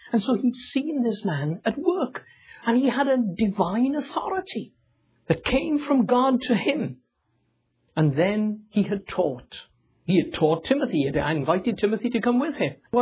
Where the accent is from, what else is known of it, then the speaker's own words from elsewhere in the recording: Wales, United Kingdom; I come from Wales. I was born and brought up in Wales, which is on the western side of England and separate from it.